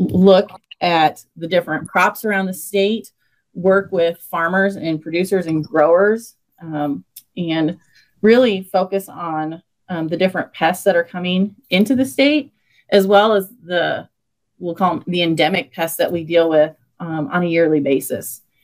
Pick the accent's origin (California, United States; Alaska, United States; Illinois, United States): Illinois, United States; Morrison; I grew up actually pretty close to Geneseo. I grew up in Morrison, Illinois, up in Whiteside County, on a farm with my parents and two sisters.